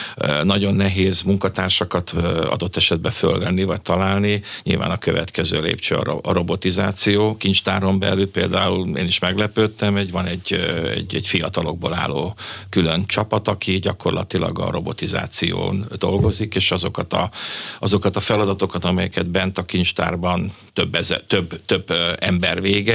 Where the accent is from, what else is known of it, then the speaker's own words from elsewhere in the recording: Hungary; Hát nyilván magyarok vagyunk